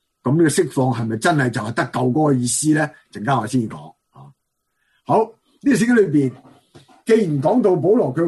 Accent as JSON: {"language": "Cantonese", "country": "China", "said": "即系我哋中国人比较谦厚啲嘅，同埋咧比较咧就即系点啊，内敛啲嘅吓"}